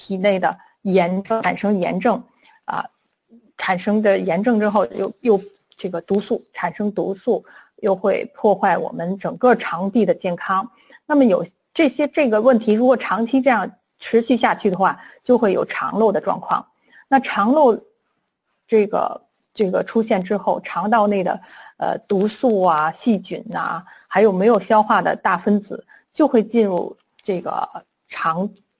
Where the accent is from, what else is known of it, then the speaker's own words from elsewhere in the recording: China; 尤其是我们中国人，他的我们的饮食习惯就比如喜欢煎炒烹炸